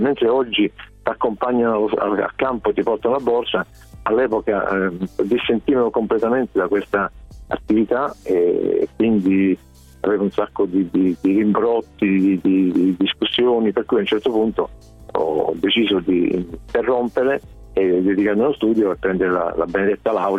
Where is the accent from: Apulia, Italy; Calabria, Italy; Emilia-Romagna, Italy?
Apulia, Italy; io sono pugliese ma con una madre piemontese e quindi per me andare a Torino era quasi un tornare a casa.